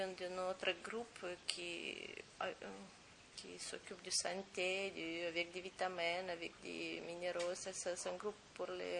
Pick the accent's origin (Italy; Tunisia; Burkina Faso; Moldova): Moldova; French is a second language; now in Romainville, France; Et comme je viens de Moldavie, et maintenant je travaille, je suis ici en France